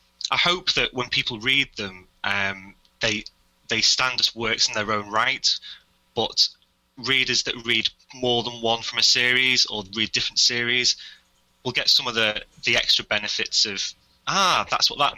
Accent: Southport, North West England, United Kingdom; It's set in Southport, which is my hometown. This is a quiet, sleepy retirement town. Nothing really ever happens.

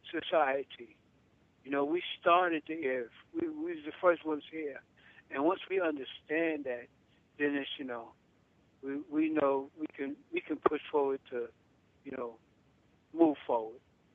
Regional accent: New York, United States; now in Florida, United States; I'm a native from New York.

